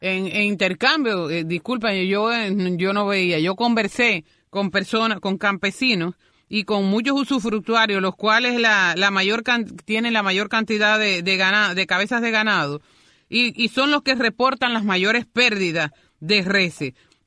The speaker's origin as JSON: {"language": "Spanish", "region": "Oriente", "country": "Cuba", "said": "la gente de Oriente, de donde yo soy?"}